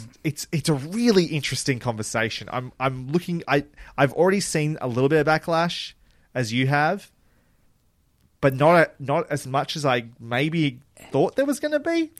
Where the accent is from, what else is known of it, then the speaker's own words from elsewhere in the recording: New Zealand; As a New Zealander, I'm positive he would know about it.